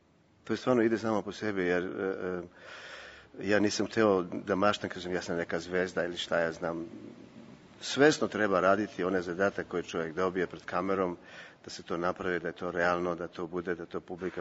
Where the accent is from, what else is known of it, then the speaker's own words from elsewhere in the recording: Serbia; now in Berlin, Germany; znam da je teško u ovo vreme biti Srbin u Berlinu, u Nemačkoj